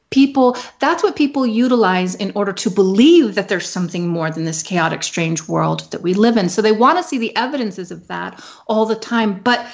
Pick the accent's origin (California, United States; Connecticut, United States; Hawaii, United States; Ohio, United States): Hawaii, United States; Well, you know, I'm from Hawaii. I was born and raised in Hawaii, where we have that leper colony.